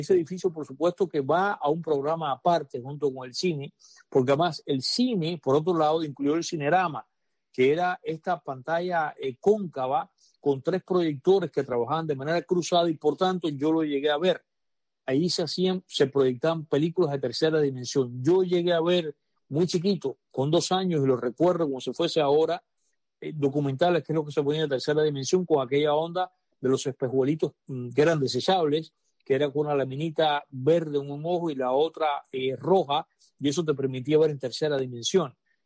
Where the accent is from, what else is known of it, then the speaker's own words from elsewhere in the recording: Cuba; moved away; yo me fui de Cuba